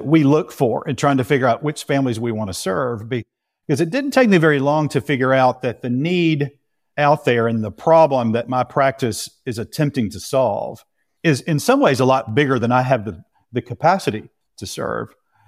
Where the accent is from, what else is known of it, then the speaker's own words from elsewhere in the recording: the South, United States; I'm from the South and have had the opportunity to live in a lot of different areas in the world. And it's not surprising that I would find myself living back in the South again